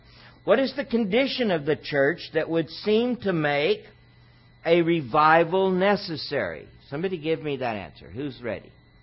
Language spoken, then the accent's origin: English; Texas, United States; now in Washington, United States; And that's not an insult. I grew up in Texas. In Washington, the water's cold coming out of the tap.